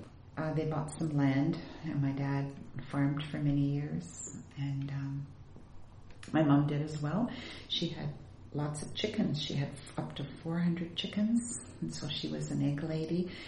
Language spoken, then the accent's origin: English; Canada; born there; I'm of Latvian heritage, but I'm a Canadian because I was born in Canada.